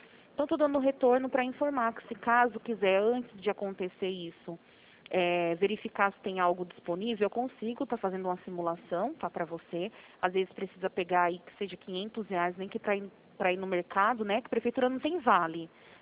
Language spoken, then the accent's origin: Portuguese; Rio Claro, São Paulo, Brazil; Eu sou daqui de Rio Claro mesmo, entendeu?